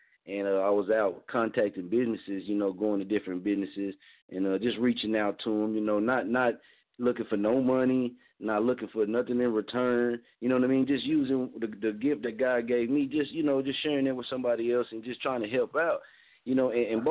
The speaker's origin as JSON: {"language": "English", "town": "Muskogee", "region": "Oklahoma", "country": "United States", "said": "Like I tell people, I'm from Muskogee, so we done been in a lot of different situations"}